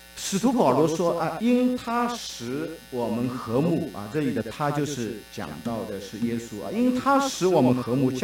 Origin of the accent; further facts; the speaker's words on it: China; 我们中国人就说啊，好人一生平安啊。